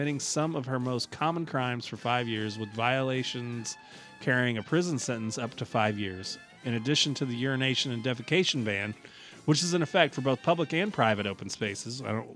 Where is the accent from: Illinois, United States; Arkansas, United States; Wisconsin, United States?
Illinois, United States; Well, to be fair, the area that I'm from, I think we've talked about it before, but I grew up on the Illinois side of the St. Louis area, and there's a lot of farmland that was very close to where I grew up